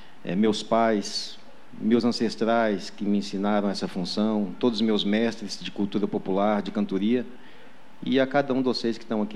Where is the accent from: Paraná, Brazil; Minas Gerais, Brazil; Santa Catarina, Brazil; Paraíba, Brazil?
Minas Gerais, Brazil; Patos de Minas; moved away as an adult; now in Araguari, Brazil; Eu que estou em Araguari há 15 anos, é a segunda vez que eu moro aqui. Eu sou de Patos de Minas, saí de lá há 25 anos